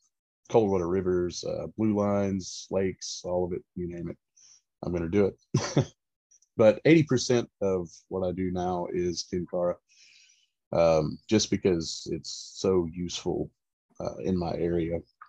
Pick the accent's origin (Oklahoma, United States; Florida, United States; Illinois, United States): Florida, United States; moved away; I am originally from Florida, Central Florida specifically. And I've grown up fishing. I've been here in East Tennessee since, I think February of 2000.